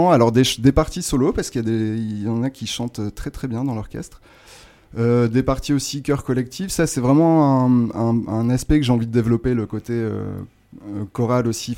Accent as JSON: {"language": "French", "region": "Hauts-de-France", "country": "France", "said": "Moi, je viens du Nord de la France"}